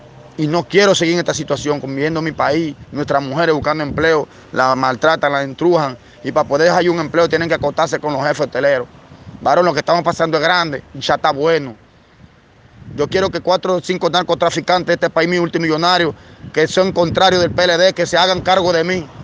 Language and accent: Spanish; Dominican Republic; Yo estoy decidido, mi hermano, trabajar con mi país, con mi nación. Yo soy dominicano